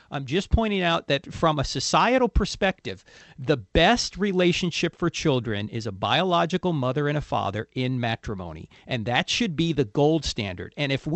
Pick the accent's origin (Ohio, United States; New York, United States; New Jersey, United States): New Jersey, United States; Hey, Middlesex, New Jersey. I'm originally from New Jersey.